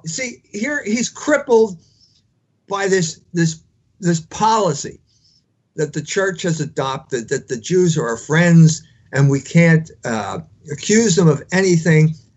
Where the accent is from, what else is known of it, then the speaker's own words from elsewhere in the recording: United States; I'm grateful that I'm an American, because I will not go to jail for saying that.